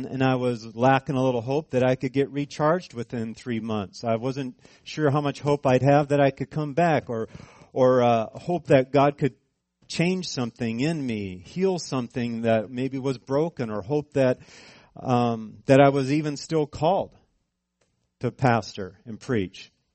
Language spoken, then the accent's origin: English; California, United States; And if you don't know me very well, I grew up in California.